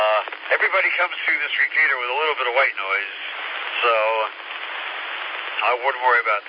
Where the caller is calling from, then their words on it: Malden, United States; I'm in Malden. Intersection of, what is it, Main Street and Butler Road.